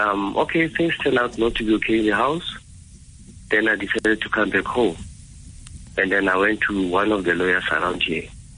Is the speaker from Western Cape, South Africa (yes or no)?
no; Carltonville, Gauteng, South Africa; I'm from Carltonville.